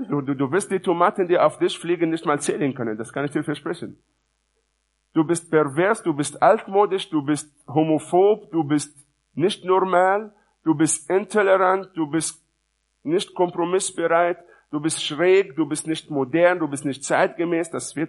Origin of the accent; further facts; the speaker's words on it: Israel; Ja, ich komme ja auch aus Israel, von daher muss ich sowas eigentlich wissen.